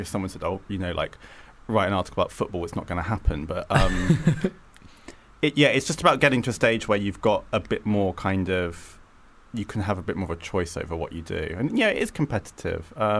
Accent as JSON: {"language": "English", "region": "South East England", "country": "United Kingdom", "tie": "born or raised there", "said": "that song came out when I was about 11 or 12, and I grew up just outside London"}